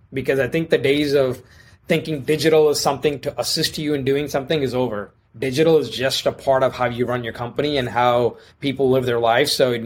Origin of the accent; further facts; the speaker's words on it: India; now in United States; But so Sri, you and I both grew up in India for part of our life.